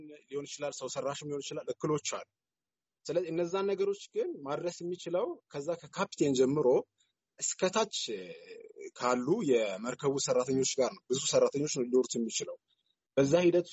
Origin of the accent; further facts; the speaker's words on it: Wolkite, Southern Nations, Nationalities, and Peoples' Region, Ethiopia; ተወልጄ ያደግኩት ወልቂጤ ከተማ ነው፣ ጉራጌ ዞን ውስጥ ነው።